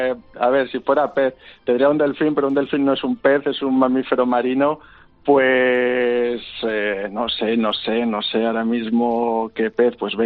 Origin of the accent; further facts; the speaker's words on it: Málaga, Andalusia, Spain; Pues yo soy de Málaga, soy malagueño